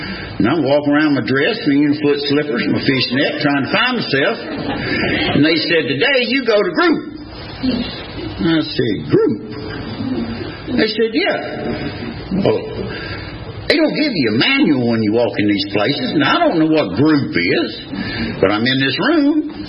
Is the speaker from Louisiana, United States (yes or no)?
no; Tennessee, United States; I come from a long line of visionaries. Like I said, I'm from Tennessee.